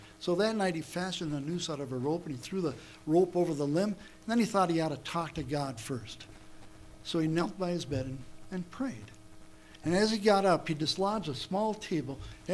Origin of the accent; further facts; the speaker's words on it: Ely, Minnesota, United States; I grew up in Ely, Minnesota. Echo Trail, when I grew up, was a couple ruts in a dirt road.